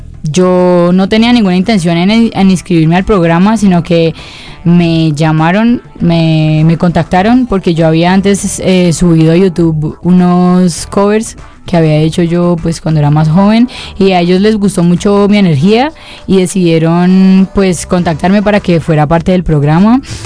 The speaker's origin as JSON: {"language": "Spanish", "country": "Colombia", "said": "siendo colombiana, pues siendo latina"}